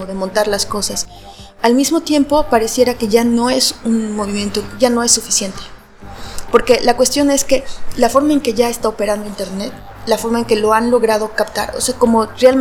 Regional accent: Mexico; soy de México y estoy en un pequeño colectivo en una ciudad muy patriarcal.

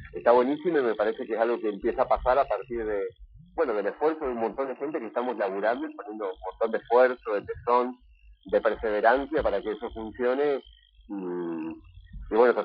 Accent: Concordia, Entre Ríos, Argentina; born there; yo nací en Concordia, tengo ese dato. Viví muy poquito tiempo, pero nací así.

